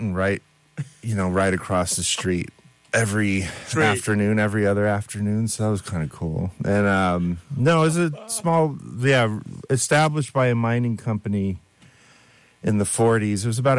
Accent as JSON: {"language": "English", "town": "Las Vegas", "region": "Nevada", "country": "United States", "tie": "born or raised there"}